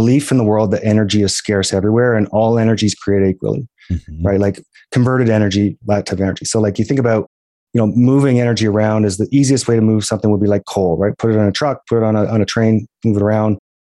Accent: Alberta, Canada; I'm from Alberta

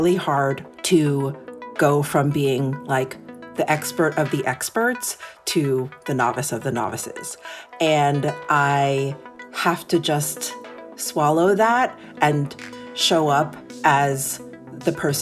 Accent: New York City, New York, United States; Yes. So I am born and raised in New York City. My parents came to America from Japan in the late 60s. And interestingly, they actually met in New York.

